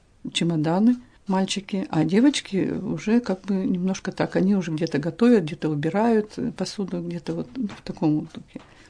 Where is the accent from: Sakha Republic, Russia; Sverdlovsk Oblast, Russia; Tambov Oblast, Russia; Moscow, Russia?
Sverdlovsk Oblast, Russia; Yekaterinburg; мы из Екатеринбурга